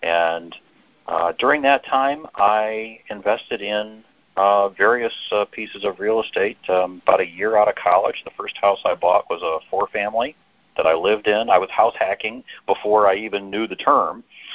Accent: Cleveland, Ohio, United States; I live in a suburb of Cleveland, Ohio. It's actually the same suburb that I was born in. I was born probably about a block and a half from where I live right now.

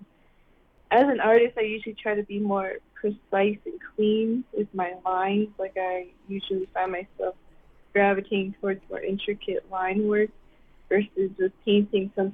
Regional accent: Illinois, United States; I grew up in the Chicago suburbs where, you know, it was barely more diverse compared to a lot of the surrounding cities, but it was predominantly white.

